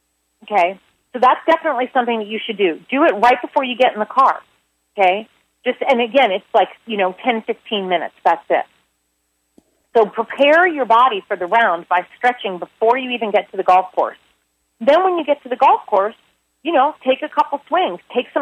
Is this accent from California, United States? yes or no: no; Philadelphia, Pennsylvania, United States; now in Arizona, United States; I've been living in Arizona for the last 17 years, but I grew up living in Philadelphia.